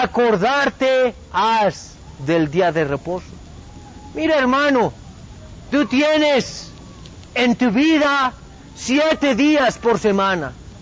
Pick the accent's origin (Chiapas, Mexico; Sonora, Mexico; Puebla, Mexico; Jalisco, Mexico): Puebla, Mexico; Huauchinango; llegó allá a mi tierra, Huauchinango.